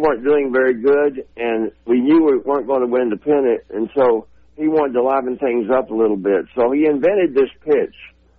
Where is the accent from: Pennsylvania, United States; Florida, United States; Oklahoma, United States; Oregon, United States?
Oklahoma, United States; And we're both from Oklahoma. You know, I tell people a lot of the Yankees, you know, came from the South, you know.